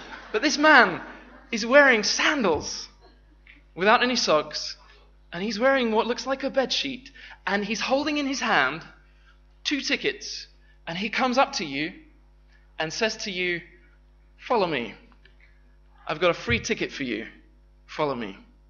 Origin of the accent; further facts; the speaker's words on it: Watford, East of England, United Kingdom; I'm from Watford. Well, I'm kind of from a village in between the two, but I picked Watford because that's my football team.